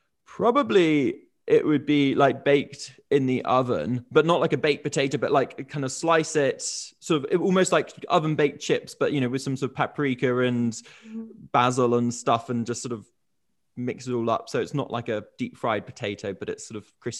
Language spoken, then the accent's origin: English; United Kingdom; I'm actually from Britain